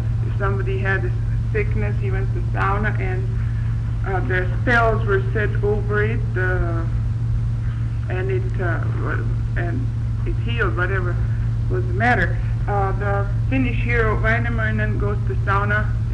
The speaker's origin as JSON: {"language": "English", "country": "Latvia", "said": "I come from the Baltic countries, and we had sauna too. It went by another name, but it was much the same thing. I come from Latvia, and we certainly had sauna."}